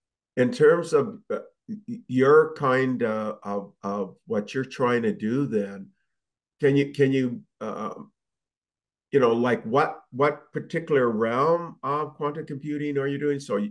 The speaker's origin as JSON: {"language": "English", "country": "Canada", "said": "I mean, I'm from Canada, and the Canadian government has something called the Deep Tech Fund."}